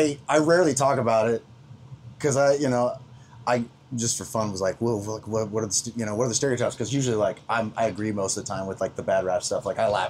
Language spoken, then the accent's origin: English; Texas, United States; also born or lived in Utah / Arizona; we moved when I was like 6 months old, but like moved to Arizona, dad went to Arizona State. Like, we moved around. I had five different elementary schools in five different states. Like, we bounced around, and then, I ended up in Texas in third grade